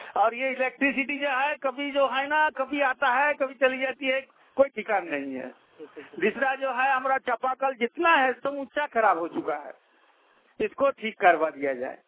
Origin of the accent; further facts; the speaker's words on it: Pakuria, Jharkhand, India; हम पकुड़िया के रहने वाले हैं। पकुड़िया जो है पकुड़िया पंचायत में ही पड़ता है, नला अंचल, नला थाना, जिला जामतारा।